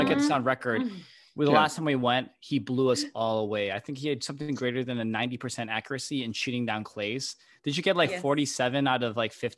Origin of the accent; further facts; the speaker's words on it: Midwest, United States; So, you know, even though I am a diminutive Asian guy, I am actually from the Midwest, and I love trucks so much.